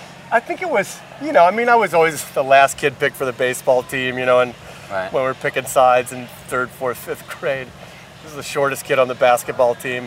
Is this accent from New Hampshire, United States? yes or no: no; Detroit, Michigan, United States; Born and raised in Detroit.